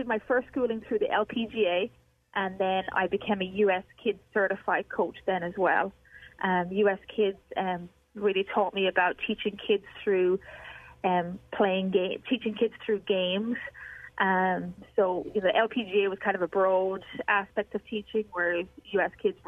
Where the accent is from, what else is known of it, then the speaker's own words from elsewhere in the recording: Ireland; moved away as an adult; now in United States; So I'm not from America, and I grew up playing golf in Ireland. And I came to play college golf in America when I was 18